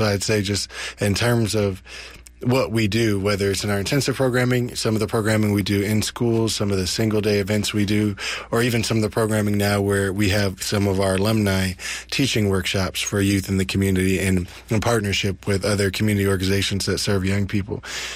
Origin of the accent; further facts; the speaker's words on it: Oakland, California, United States; So I grew up actually in Oakland, deeply concerned about access to opportunity. And I went to Oakland schools, kindergarten through eighth grade